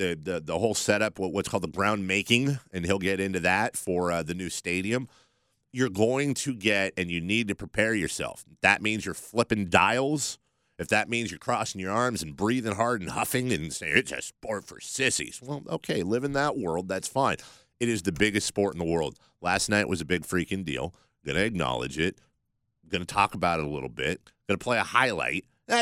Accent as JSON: {"language": "English", "country": "United States", "said": "I'm fully convinced, and this isn't me being ugly American here, I have no problem believing that America would already have a couple of World Cups in its pocket"}